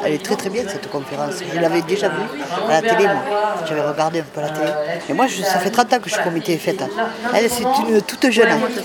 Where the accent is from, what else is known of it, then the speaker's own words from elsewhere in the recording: Couture, France; born there; Et moi, je suis née à Couture et on ne me l'avait jamais dit.